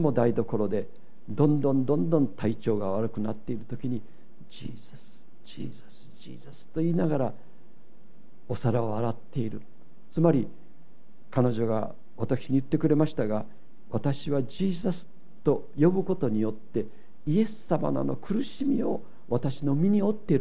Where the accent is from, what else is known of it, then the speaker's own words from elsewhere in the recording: Osaka, Japan; born there; 特に私のようにあの荒っぽい大阪で生まれたものでありますと、